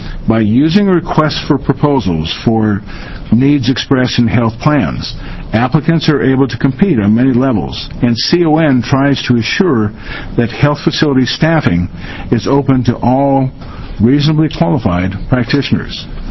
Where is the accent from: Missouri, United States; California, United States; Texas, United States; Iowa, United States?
Missouri, United States; I will give you an example in St. Louis, in my home state of Missouri.